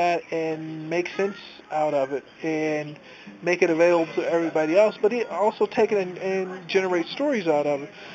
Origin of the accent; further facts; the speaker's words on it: Minneapolis, Minnesota, United States; Aaron Pilhoffer, a good friend of mine. We're both from Minneapolis.